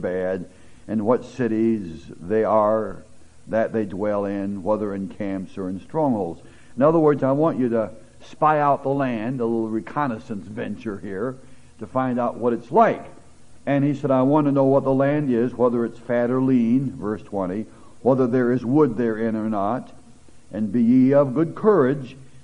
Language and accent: English; Washington, United States; No, I'm from Washington State. Washington State has what? Apples.